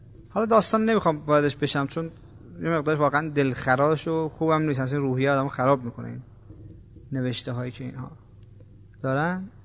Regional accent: Iran; moved away as an adult; این وضعیت من هستش که از ایران اومدم مثلا دنبال خوشبختی توی خارج

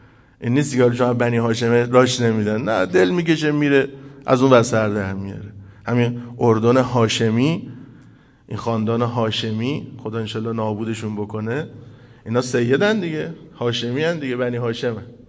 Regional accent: Iran; به عنوان یه ایرانی خجالت کشیدم

